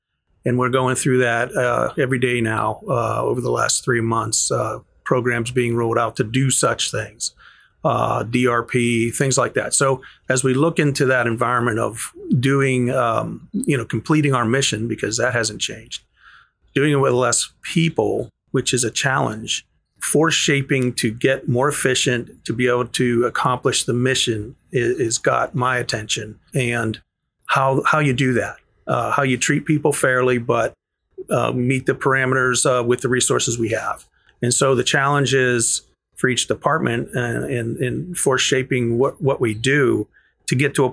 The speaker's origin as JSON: {"language": "English", "town": "Pittsburgh", "region": "Pennsylvania", "country": "United States", "tie": "born or raised there", "said": "So I came into the world in Pittsburgh in the early 60s."}